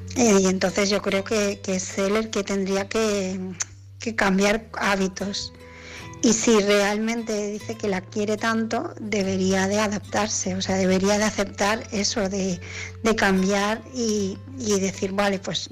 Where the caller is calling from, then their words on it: Barcelona, Catalonia, Spain; de Barcelona